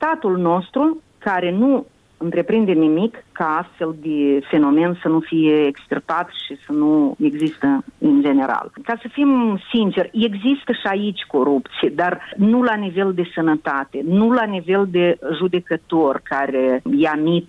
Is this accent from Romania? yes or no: no; Moldova; now in Italy; Eu nicăiuri nu sunt înscrisă ca moldoveancă, eu peste tot sunt înscrisă ca româncă.